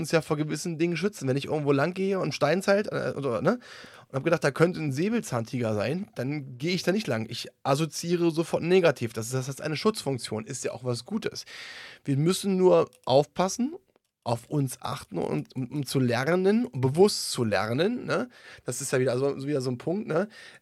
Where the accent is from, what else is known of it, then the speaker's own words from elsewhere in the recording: Berlin, Germany; ich komme ja aus Berlin, speziell in Berlin